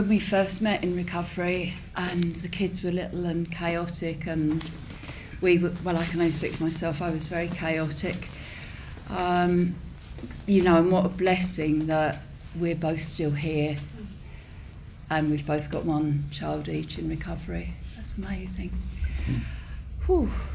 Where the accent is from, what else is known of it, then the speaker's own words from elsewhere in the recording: South East England, United Kingdom; I grew up in Kent and I wasn't, it was just a blag.